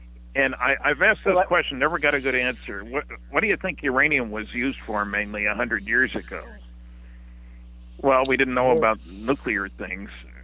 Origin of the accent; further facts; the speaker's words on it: New Brunswick, Canada; I grew up in New Brunswick. I spent 2 years in New Brunswick, New Jersey as well, incidentally, at Rutgers University.